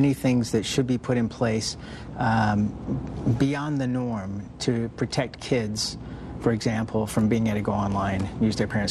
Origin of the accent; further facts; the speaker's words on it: England, United Kingdom; because I was born and raised in England